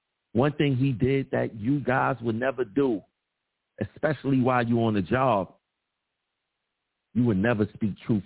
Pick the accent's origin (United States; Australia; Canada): United States; Brooklyn, New York; I grew up in Bed-Stuy, so I'm familiar with that community a lot